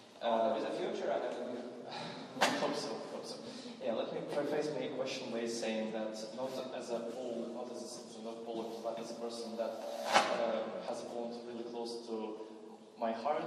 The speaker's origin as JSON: {"language": "English", "country": "Ukraine"}